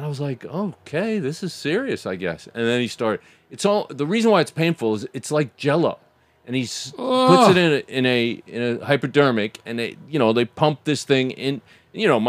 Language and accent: English; Bronx, New York, United States; Because I'm from the Bronx.